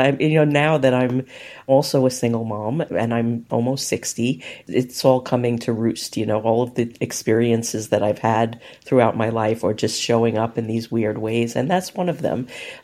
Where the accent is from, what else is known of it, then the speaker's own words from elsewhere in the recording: Brooklyn, New York, United States; born there; But I was born in Brooklyn in Sheepshead Bay, which is like this weird little fishing village in Brooklyn.